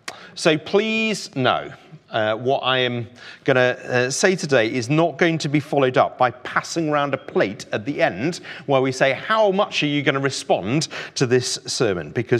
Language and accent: English; Yorkshire and the Humber, United Kingdom; I'm sorry, I'm from Yorkshire, can't help it.